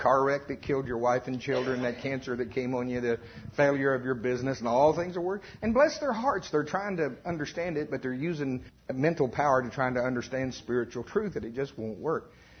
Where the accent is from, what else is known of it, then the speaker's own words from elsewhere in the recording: Oklahoma, United States; Now, I'm from Oklahoma. I'm going to talk about corn because that's what we do mostly there.